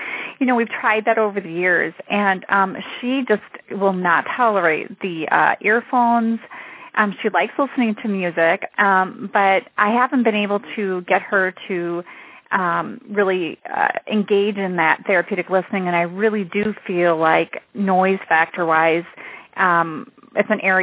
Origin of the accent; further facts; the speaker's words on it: Wisconsin, United States; from Wisconsin, and I'm actually also an occupational therapist